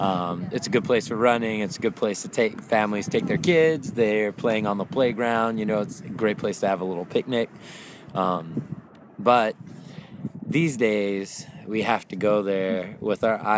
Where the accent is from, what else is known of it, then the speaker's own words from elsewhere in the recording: Los Angeles, California, United States; I'm from Los Angeles area.